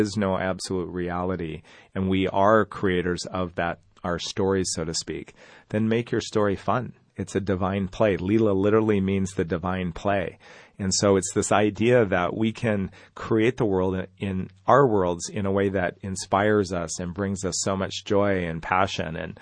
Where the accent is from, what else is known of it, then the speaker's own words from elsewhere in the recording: Canada; I grew up in Canada, and I went down to Chile a long time ago.